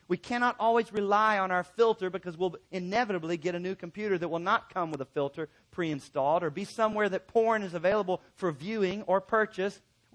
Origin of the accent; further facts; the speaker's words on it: Chattanooga, Tennessee, United States; I grew up going to Daytona Beach. I grew up in Chattanooga, Tennessee, so Daytona Beach was it.